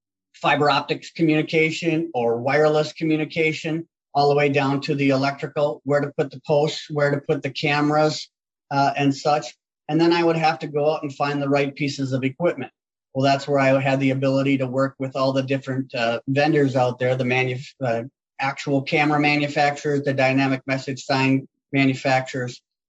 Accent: Neenah, Wisconsin, United States; now in US South; I grew up in Wisconsin. I did actually grow up in Neenah, so I'm familiar with the Midwest contractors

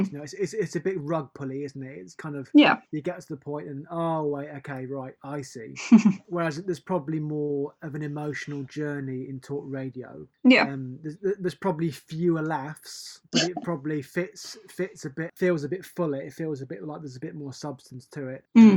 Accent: United Kingdom; And because I'm British as well

